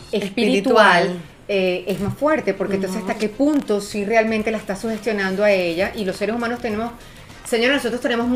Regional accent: Venezuela; Nosotros venimos de Venezuela.

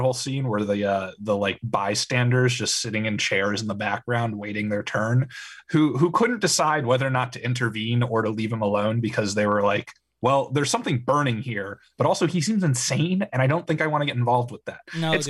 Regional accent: New York City, New York, United States; If there's anything I've learned as a New Yorker born and raised

